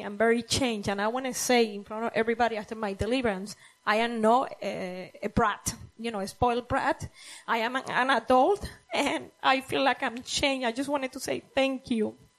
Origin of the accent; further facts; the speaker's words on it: Puerto Rico; I'm from Puerto Rico.